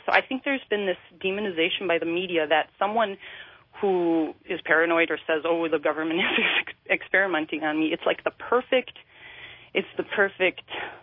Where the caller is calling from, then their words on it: Wisconsin, United States; I'm calling from Wisconsin.